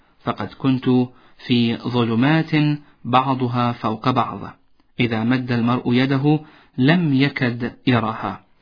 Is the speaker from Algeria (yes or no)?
yes; Algeria; يومها كانت بلادي الجزائر تمر بفترة شبيهة بما يسمى اليوم الربيع العربي